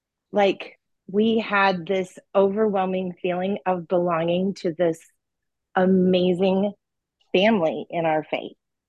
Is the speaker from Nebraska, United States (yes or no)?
no; Minnesota, United States; I have to say my kind of aha moment for me was actually growing up in Minnesota.